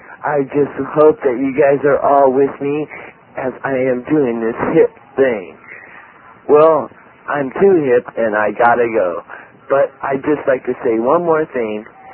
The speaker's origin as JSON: {"language": "English", "town": "Sacramento", "region": "California", "country": "United States", "said": "and I am glad to be in L.A. I am from Sacramento."}